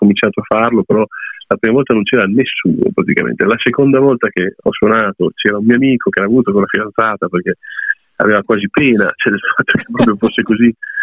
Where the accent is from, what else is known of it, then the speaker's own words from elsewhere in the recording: Urbino, Marche, Italy; io sono nato a Urbino e devo dire che nel mio paese c'è sempre un po' di diffidenza verso quello che viene, insomma, da fuori